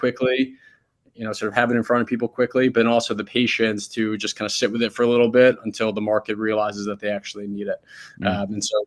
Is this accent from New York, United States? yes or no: yes; New York City, New York, United States; Yeah, so I grew up in New York City, and so a lot of my collection happens to be based on athletes or things that are meaningful to me from my childhood in New York City.